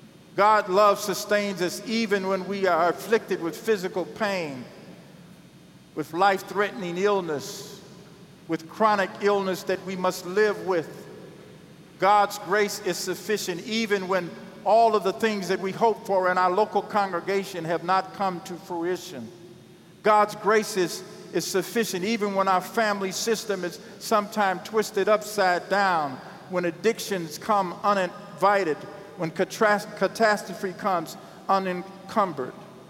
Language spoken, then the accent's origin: English; Iowa, United States; I'm from Iowa, and I tell people wherever I go, I am from Iowa